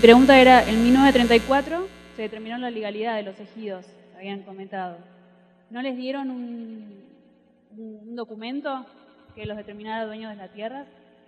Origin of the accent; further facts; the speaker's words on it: Argentina; Yo soy de Argentina y los conocemos mucho